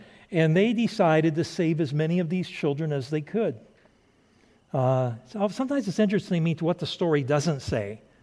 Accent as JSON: {"language": "English", "country": "Brazil", "tie": "born or raised there", "said": "I grew up in Brazil, and so I'm a third culture kid, they say"}